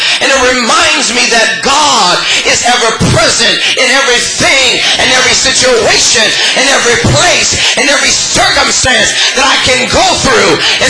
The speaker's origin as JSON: {"language": "English", "town": "Los Angeles", "region": "California", "country": "United States", "said": "I'm from California, and I used to love it when we would go up to places where there was snow. I would get excited because I'd never seen snow fall before. We never got snow in the Los Angeles basin"}